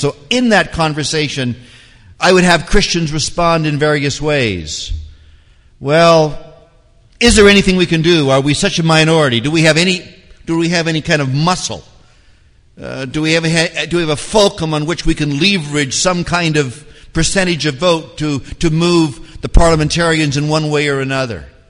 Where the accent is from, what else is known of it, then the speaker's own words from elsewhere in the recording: Canada; I'm a Canadian, but I'm not that Canadian.